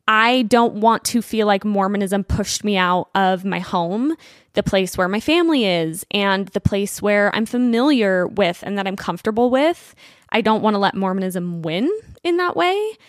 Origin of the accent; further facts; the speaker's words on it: Utah, United States; And I'm from Utah. I've spent most of my life here.